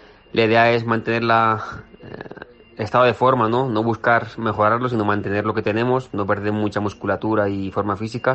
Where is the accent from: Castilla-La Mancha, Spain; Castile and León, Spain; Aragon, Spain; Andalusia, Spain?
Castilla-La Mancha, Spain; Osa de Montiel; A todos los paisanos de Albacete, de Castilla-La Mancha, de mi pueblo, la Osa de Montiel